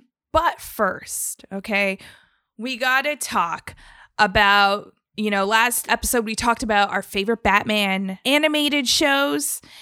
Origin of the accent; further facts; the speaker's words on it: Toronto, Ontario, Canada; you know, we're from Toronto.